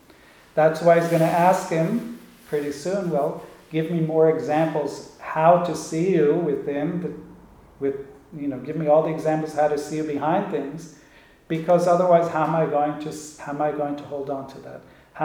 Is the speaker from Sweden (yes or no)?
no; Israel; I came from Israel, went to upstate New York for the course in 1989.